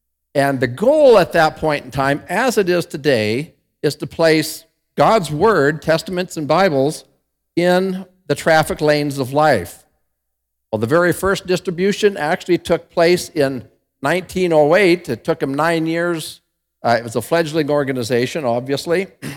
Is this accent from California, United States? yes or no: no; Bozeman, Montana, United States; In fact, from my hometown of Bozeman, we have a testimony that came out of there recently.